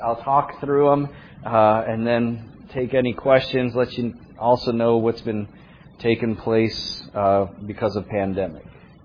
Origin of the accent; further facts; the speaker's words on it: Paris, Tennessee, United States; born there; I was born in Paris, Tennessee.